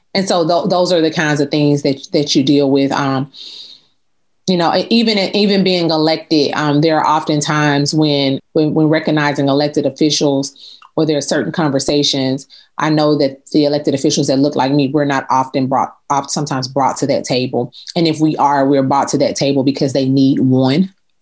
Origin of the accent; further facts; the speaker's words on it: Chattanooga, Tennessee, United States; Historically, here in my hometown, I'm proud to be from Chattanooga, that's just not been the case.